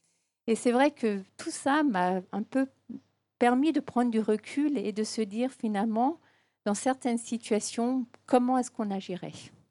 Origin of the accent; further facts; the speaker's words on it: France; Bon, je suis française.